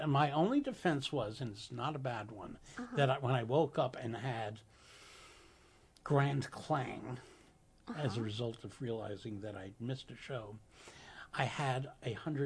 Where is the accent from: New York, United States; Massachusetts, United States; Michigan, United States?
New York, United States; Jackson Heights; I'm from Jackson Heights. I know Forest Hills.